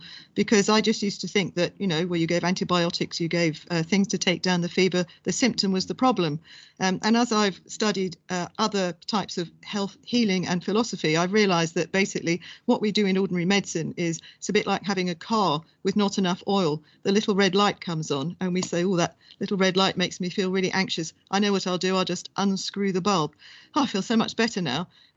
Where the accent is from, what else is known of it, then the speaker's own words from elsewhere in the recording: Ireland; I was most insulted because I'm Irish.